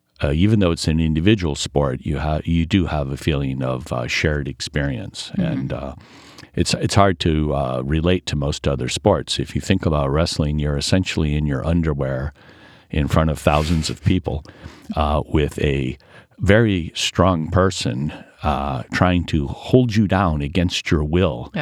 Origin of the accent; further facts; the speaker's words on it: Rhode Island, United States; also born or lived in Eleuthera, Bahamas / Guantanamo; my childhood in Rhode Island, but early childhood was in Eleuthera in the Bahamas, an island. And then I moved from Eleuthera basically from there to Guantanamo. And then I came to the United States around fourth grade.